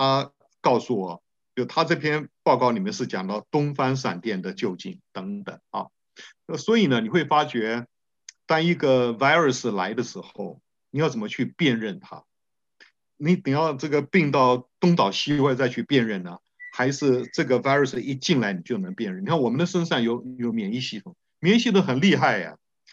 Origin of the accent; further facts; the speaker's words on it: Zhejiang, China; 包括我家乡在内哈，富春江这一带啊，这整片浙江的这个西部这边呢